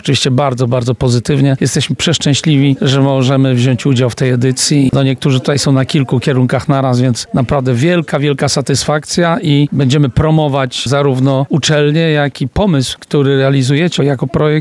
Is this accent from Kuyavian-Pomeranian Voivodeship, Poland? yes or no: yes; Toruń, Kuyavian-Pomeranian Voivodeship, Poland; now in Paris, France; Przyjechałem z Paryża, pochodzę z Torunia w ogóle